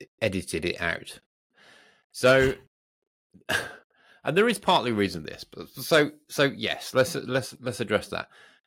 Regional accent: United Kingdom; because I'm British, I'm an introvert.

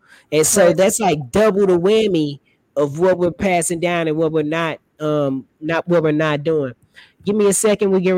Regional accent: St. Louis, Missouri, United States; I grew up in St. Louis, Missouri.

